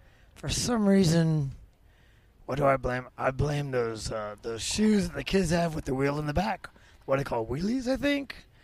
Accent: Miami, Florida, United States; now in Atlanta, United States; Yeah. Born and raised in Miami. My parents are born... my dad was born in Puerto Rico. My mom was born in New York. So I'm actually a New Yorkerican. Grew up in South Florida for the first 25

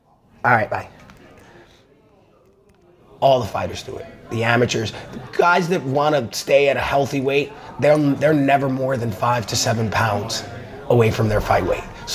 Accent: Elizabeth, New Jersey, United States; I grew up in Elizabeth, New Jersey.

